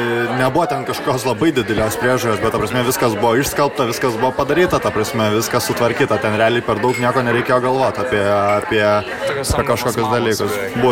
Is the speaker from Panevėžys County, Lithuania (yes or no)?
no; Nida, Klaipėda County, Lithuania; o čia atvažiavo iš Nidos